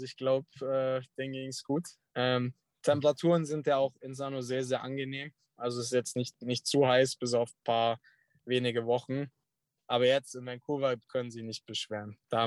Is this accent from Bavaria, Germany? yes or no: yes; Karlsfeld, Bavaria, Germany; Ich bin dann in Karlsfeld bei Dachau bin ich aufgewachsen. Das ist mein Hood.